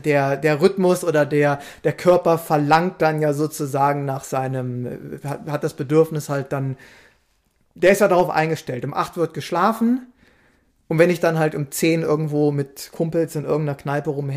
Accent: Braunschweig, Lower Saxony, Germany; Der ging bei uns in Braunschweig immer überall ein und aus in den Kindergärten und auch im Kinderhort später.

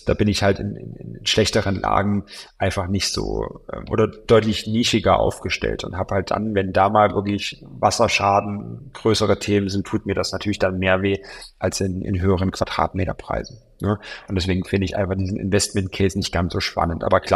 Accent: Weida, Thuringia, Germany; also born or lived in Gera; Also Gera ist ja meine Heimatstadt, beziehungsweise bin ich in Gera geboren. Meine eigentliche Heimatstadt ist Weida, das ist so ein kleines Städtchen neben Gera, nicht ganz so viele Einwohner.

